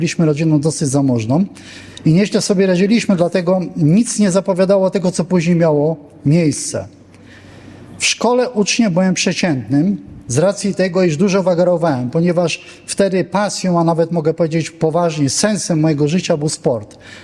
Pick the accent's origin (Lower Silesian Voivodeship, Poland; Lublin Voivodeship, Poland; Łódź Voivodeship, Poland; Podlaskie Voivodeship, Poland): Lower Silesian Voivodeship, Poland; Legnica; urodziłem, wychowałem się w Legnicy, jest to stary gród piastowski na Dolnym Śląsku.